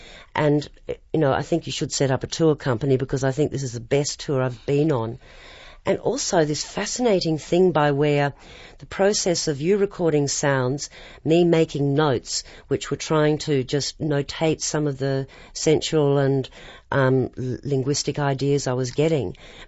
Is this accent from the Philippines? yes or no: no; Australia; it is so far removed from the beach, as I understand it as an Australian